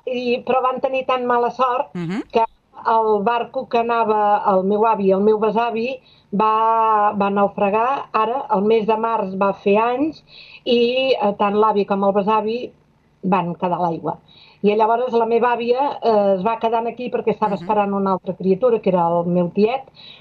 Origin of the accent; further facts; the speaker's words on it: Sabadell, Catalonia, Spain; born there; Jo vaig néixer a Sabadell. I vaig néixer en un dels llocs més emblemàtics de la ciutat, el Carrer Sant Antoni. O sigui, el que se'n diu el cor de la ciutat.